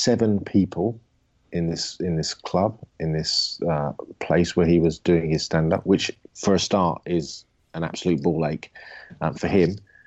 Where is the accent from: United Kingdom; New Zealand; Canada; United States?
United Kingdom; England; I am the English guy.